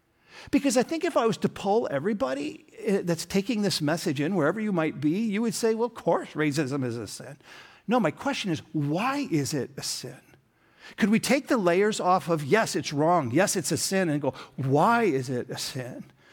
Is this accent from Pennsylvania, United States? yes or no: no; Sioux Falls, South Dakota, United States; also born or lived in Minneapolis, United States; Or I'm from, in my case, Sioux Falls, South Dakota. Yes. At least from my high school years and from Minneapolis in my early years.